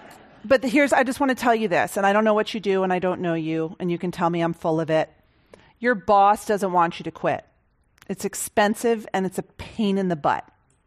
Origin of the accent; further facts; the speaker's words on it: Boston, Massachusetts, United States; because I'm from Boston.